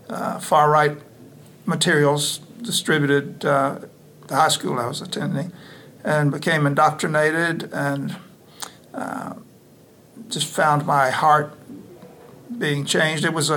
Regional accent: Mobile, Alabama, United States; Well, I grew up in the Deep South, Mobile, Alabama, in the 60s, came of age in the early 60s, and been raised in church regular

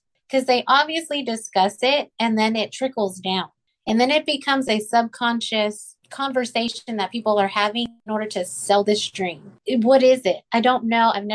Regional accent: Texas, United States; I grew up in the Rio Grande Valley. It's like 99% Hispanic.

